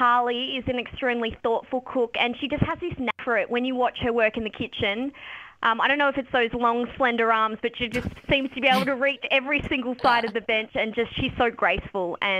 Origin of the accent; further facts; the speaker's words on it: Broome, Western Australia, Australia; I'm from Broome and I work for the council there